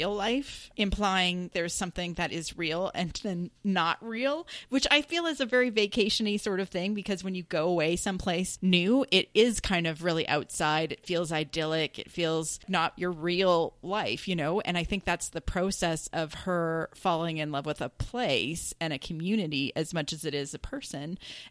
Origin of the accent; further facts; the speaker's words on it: Canada; We're Canadian. So it's very important, that distinction.